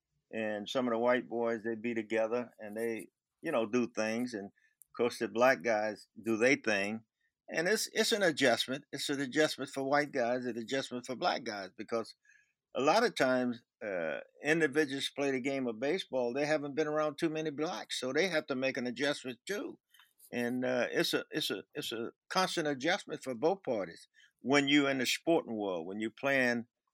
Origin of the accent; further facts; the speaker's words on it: the South, United States; I was raised up in the South, so I knew where to go, when to go.